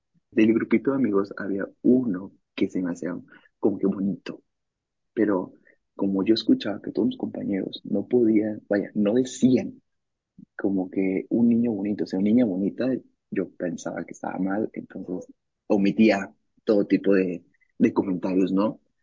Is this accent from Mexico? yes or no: yes; Monterrey, Nuevo León, Mexico; tengo 23 años, soy de Monterrey, México. Soy católico y soy gay.